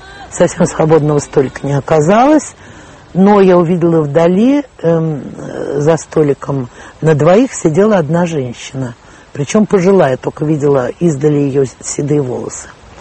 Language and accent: Russian; Moscow, Russia; Я говорю, нет. Я из Москвы.